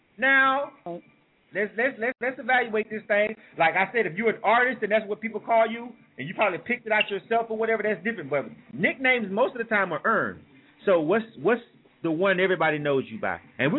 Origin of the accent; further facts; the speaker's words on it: California, United States; 8 to 10 p.m. Eastern, which is 7 to 9 in the Bay, which is my hometown.